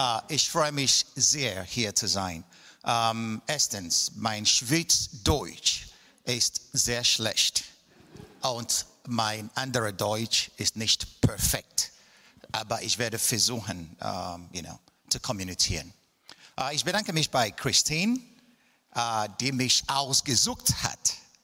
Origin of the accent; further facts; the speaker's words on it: Enugu State, Nigeria; now in Germany; wie Christine euch mitgeteilt hat. Ursprünglich komme ich aus Südost-Nigeria. Ich komme aus einem kleinen Dorf in Enugu. Enugu war damals die Hauptstadt von der damaligen Biafra.